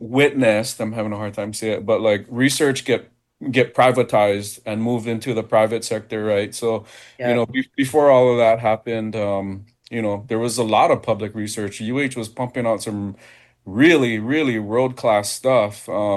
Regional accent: Hawaii, United States; I mean, I came from Big Island

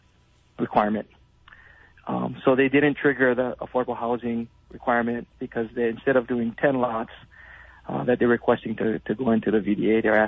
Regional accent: Hawaii, United States; And so, you know, being Native Hawaiian and seeing sort of the impacts of occupation of many sorts, a lot of the experiences and the stories that we heard, I think, was very impactful to me and my family.

